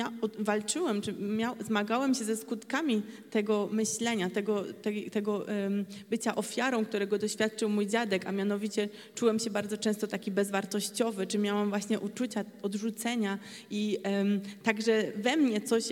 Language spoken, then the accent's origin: Polish; Croatia; Ja jestem dumnym Chorwatem.